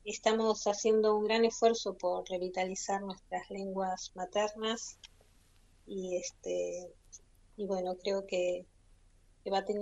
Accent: Comodoro Rivadavia, Chubut, Argentina; born there; yo nací en Comodoro

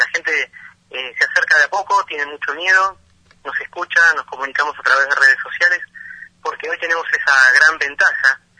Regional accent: Río Gallegos, Santa Cruz, Argentina; yo vengo de Río Gallegos, mi ciudad natal es Río Gallegos. Conozco cada una de las localidades de Santa Cruz porque mi familia, por suerte, se acerca a esta provincia en el año 1995.

